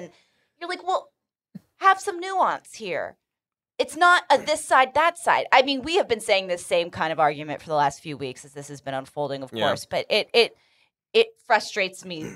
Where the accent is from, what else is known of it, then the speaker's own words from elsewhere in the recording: California, United States; Fun little perk of being a Californian.